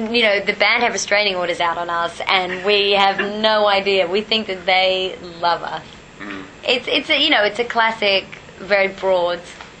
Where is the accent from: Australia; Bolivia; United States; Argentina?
Australia; Perth, Western Australia; Hell yeah. I'm from Perth. Misspent youth.